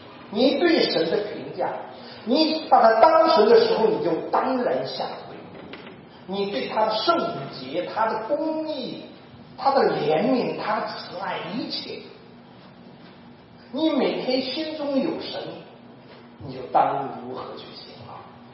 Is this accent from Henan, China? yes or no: yes; Henan, China; 用我家乡话，我们河南农民常用一下